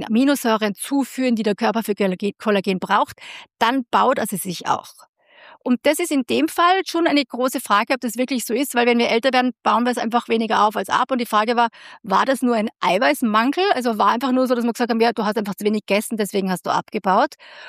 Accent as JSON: {"language": "German", "country": "Austria", "said": "ich habe Verwandtschaft in Deutschland, aber lebt in Bayern, da sagt man auch flachsig und dann bin ich Österreicherin."}